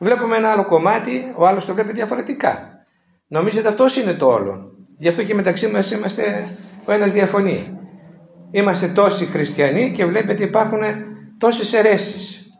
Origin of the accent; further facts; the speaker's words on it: Greece; born there; γεννηθήκαμε εδώ στην Ελλάδα και είμαστε χριστιανοί ορθόδοξοι.